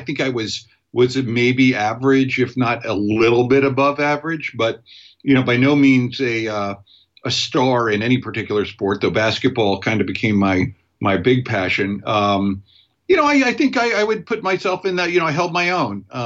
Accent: New York, United States; moved away; Okay, yeah, I'm a native New Yorker. I was born on the South Shore of Long Island truth be told, 1966, 52 years old. So, yeah, I was a suburban New York kid, youngest of four children

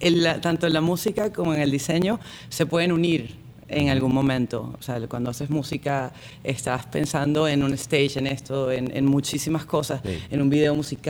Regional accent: Caracas, Capital District, Venezuela; also born or lived in Los Angeles, United States; nací en Los Ángeles y bueno, luego me fui a Venezuela cuando estaba bien pequeña y crecí. Me crié con toda la belleza de Venezuela.

